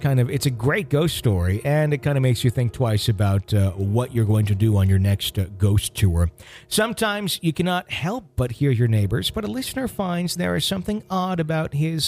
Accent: Wisconsin, United States; a very interesting thing that takes place in my home state of Wisconsin.

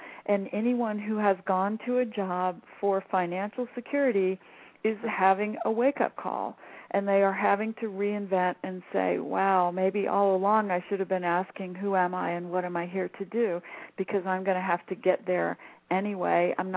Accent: New Orleans, Louisiana, United States; I am from the Gulf of Mexico. I am from New Orleans

